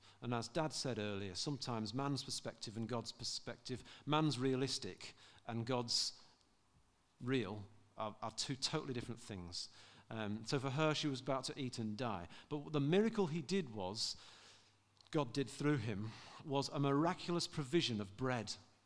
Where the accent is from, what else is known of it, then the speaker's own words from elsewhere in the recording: South East England, United Kingdom; born there; So, see, despite my accent, I was born in Hampshire.